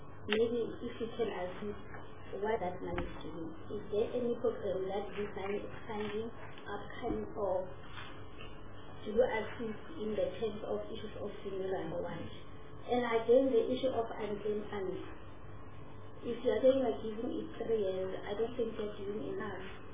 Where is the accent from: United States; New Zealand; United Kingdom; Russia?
Russia; I'm a girl from Russia, and you will find young people composing songs.